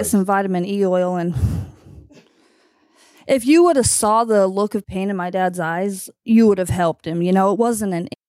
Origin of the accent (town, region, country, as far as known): Utah, United States; born or raised there